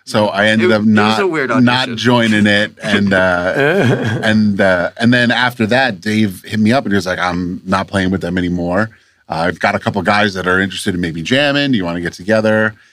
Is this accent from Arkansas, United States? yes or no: no; Long Island, New York, United States; now in Florida, United States; So I moved to Florida from Long Island about 2.5 years ago.